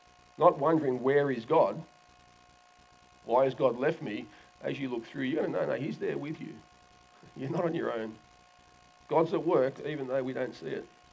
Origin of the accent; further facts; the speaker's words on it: Glenmore Park, New South Wales, Australia; yeah, look, I'm from Glenmore Park.